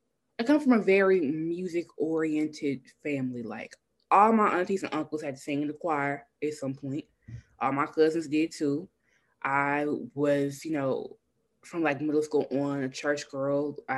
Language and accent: English; Memphis, Tennessee, United States; accent: Memphis; I have to learn that I'm going to be my genuine Memphis accent itself, regardless of who in the room.